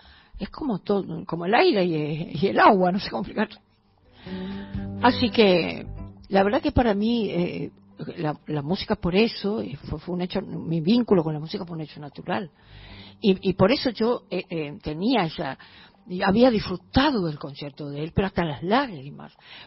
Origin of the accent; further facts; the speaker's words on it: Corrientes, Argentina; now in Buenos Aires, Argentina; recordar desde mi tierra que es tan fulminante